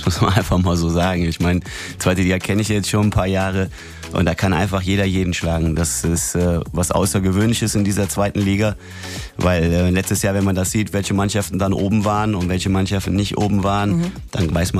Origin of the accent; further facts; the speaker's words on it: Cologne, North Rhine-Westphalia, Germany; Nee, ich bin ja eine Kölner Frohnatur